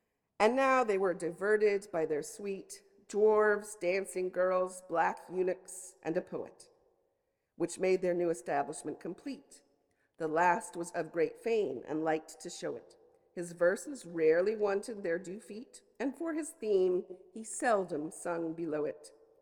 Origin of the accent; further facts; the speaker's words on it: United States; born there; I, as an American-born classicist, would probably say Pindar.